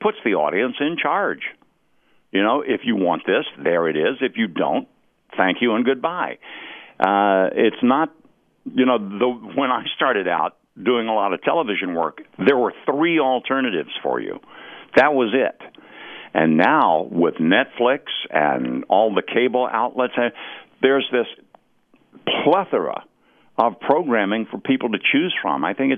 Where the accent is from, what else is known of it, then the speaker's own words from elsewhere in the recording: the South, United States; I'm originally from the South